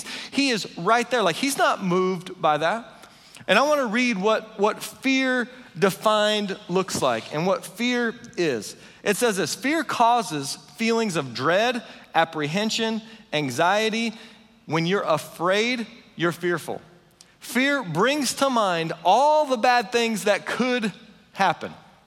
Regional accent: Kansas, United States; Now, I live in Kansas. I grew up in Kansas. It's windy all the time, nonstop wind.

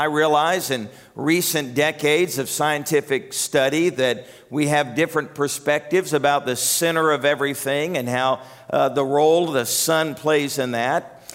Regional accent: the South, United States; we can say it because we're from the South.

